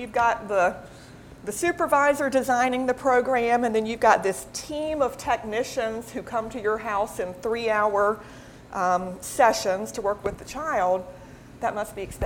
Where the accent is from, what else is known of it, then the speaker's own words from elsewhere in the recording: South Carolina, United States; now in Washington, United States; Neither of us is from D.C. He's from Boston. I'm from South Carolina, which you can probably tell.